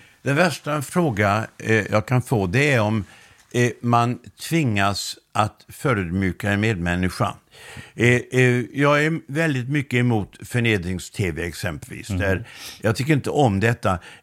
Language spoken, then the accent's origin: Swedish; Laholm, Halland County, Sweden; jag kommer från Laholm och det är en utpräglad bondekommun.